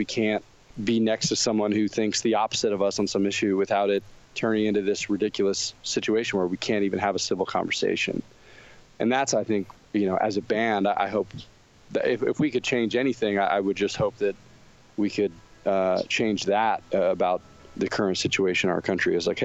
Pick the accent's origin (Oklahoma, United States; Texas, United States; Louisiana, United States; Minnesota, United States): Texas, United States; Houston; I grew up outside of Houston. Well, I mean, I moved there when I was seven. I was a military kid, so I moved around a bunch as a kid.